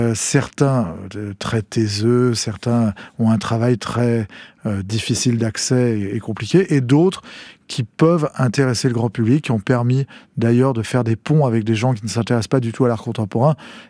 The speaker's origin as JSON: {"language": "French", "town": "Montreuil", "region": "Île-de-France", "country": "France", "tie": "born there", "said": "Oui, alors je suis né à Montreuil, puisque ma maman avait l'habitude de cette clinique. Je suis né le 6 mai 68."}